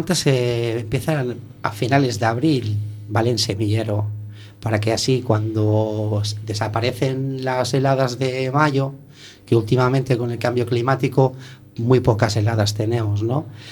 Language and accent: Spanish; Barcelona, Catalonia, Spain; now in A Coruña, Spain; Yo soy de Barcelona, vine aquí